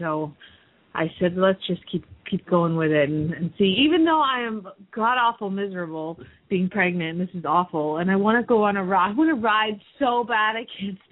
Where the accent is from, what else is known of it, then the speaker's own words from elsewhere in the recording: Phoenix, Arizona, United States; from Phoenix, Arizona